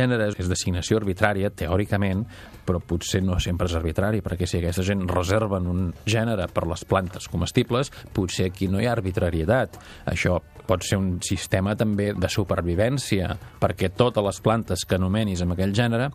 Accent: Catalonia, Spain; nosaltres som catalans

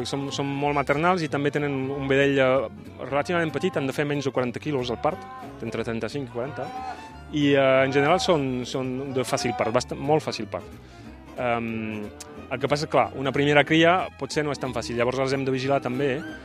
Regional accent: Occitania, France; Soc del Tarn, d'Occitània, sí, a prop entre Toulouse i Carcassonne.

